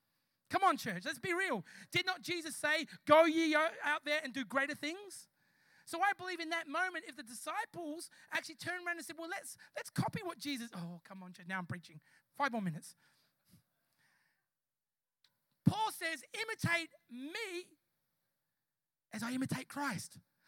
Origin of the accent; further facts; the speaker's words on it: Logan, Queensland, Australia; I'm from Logan.